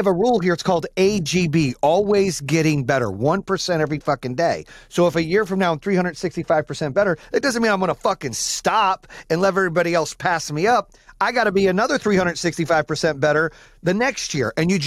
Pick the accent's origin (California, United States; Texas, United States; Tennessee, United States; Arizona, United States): Arizona, United States; Phoenix; I grew up in Phoenix, so I love Chuck Taylors, too.